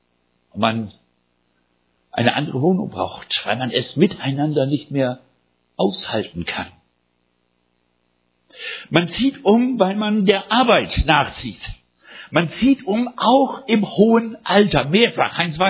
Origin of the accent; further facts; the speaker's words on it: Wilburgstetten, Bavaria, Germany; born there; also born or lived in Norden / Oldenburg / Hamburg; 10-mal umgezogen in meinem Leben. Wilburgstetten, mein Geburtsort. Und dann Norden in Ostfriesland. Und dann von Norden nach Oldenburg, innerhalb Nordens auch nochmal umgezogen. Dann nach Oldenburg, dort mit dem Studium begonnen.